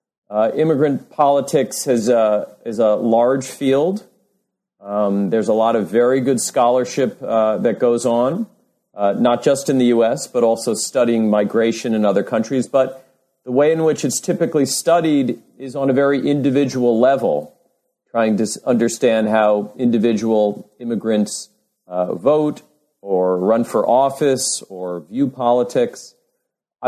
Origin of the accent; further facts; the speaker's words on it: New York City, New York, United States; I grew up in New York City, but moved away for, a number of years for graduate school and then for my first academic job. But in coming back to the New York area